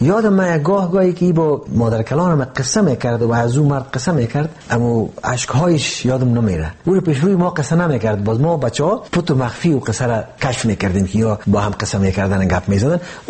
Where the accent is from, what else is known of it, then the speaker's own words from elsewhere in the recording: Afghanistan; ما از کودکی ها با یک تصور در مورد تاجیکستان بزرگ شدیم در افغانستان.